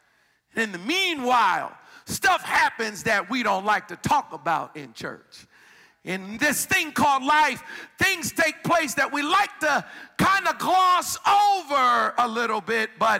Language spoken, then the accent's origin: English; Philadelphia, Pennsylvania, United States; born there; I was born in Philadelphia.